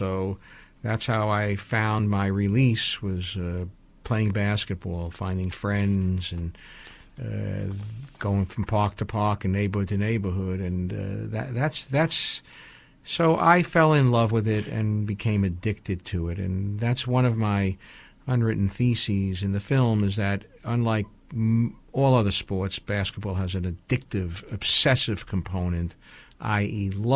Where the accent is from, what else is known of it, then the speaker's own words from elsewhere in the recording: Brooklyn, New York, United States; It's I grew up in Brooklyn in the 50s and 60s. We comfort ourselves saying we were lower middle class, but we were poor.